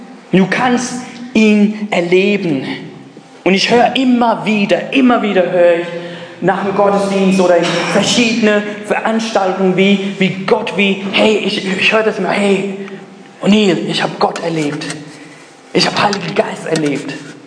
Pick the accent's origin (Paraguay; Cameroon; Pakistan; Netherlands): Pakistan; now in Germany; Ich bin Pakistaner, ich habe auch einen deutschen Ausweis. Ich sehe mich auch als Deutsch